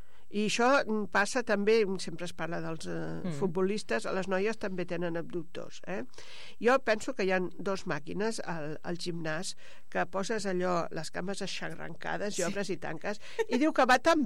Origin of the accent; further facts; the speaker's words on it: L'Hospitalet de Llobregat, Catalonia, Spain; com a catalana de l'Hospitalet de Llobregat.